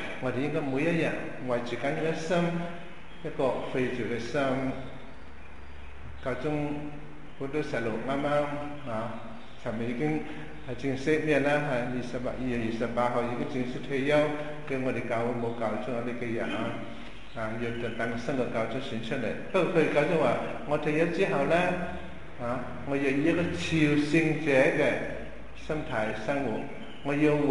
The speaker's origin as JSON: {"language": "Cantonese", "country": "China", "said": "不過我哋中國人咧有都知道，在一切嘅神之上有一個最高嘅天老爺係嘛？"}